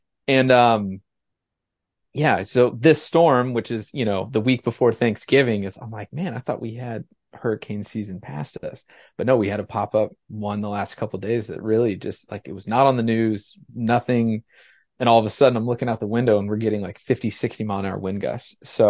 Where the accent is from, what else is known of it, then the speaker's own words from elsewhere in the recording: Indiana, United States; now in Florida, United States; Well, I grew up in Indiana and I like the cold weather.